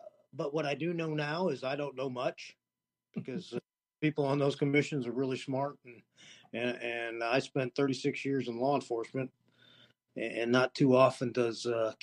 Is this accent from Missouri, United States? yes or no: yes; St. Louis, Missouri, United States; I'm from St. Louis, so I was going to run the St. Louis.